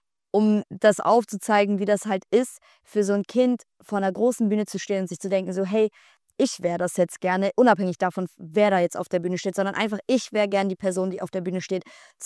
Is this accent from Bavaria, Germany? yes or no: yes; Augsburg, Bavaria, Germany; now in Berlin, Germany; dann tatsächlich in meiner Heimatstadt Augsburg, weil da ist alles noch ein bisschen gesitteter.